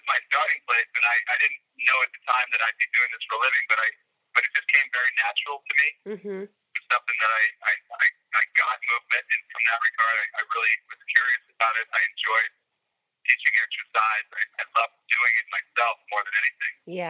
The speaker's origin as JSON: {"language": "English", "town": "Boston", "region": "Massachusetts", "country": "United States", "tie": "born or raised there", "said": "And we're a very physical family. I grew up in the Boston area. We all played sports."}